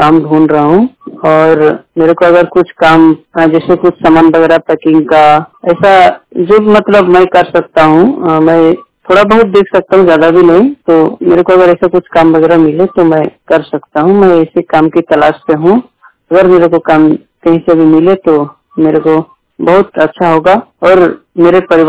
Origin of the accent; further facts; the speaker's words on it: Alipurduar, West Bengal, India; Waste Bengal से, और मेरा जिला है अलीपुर द्वार।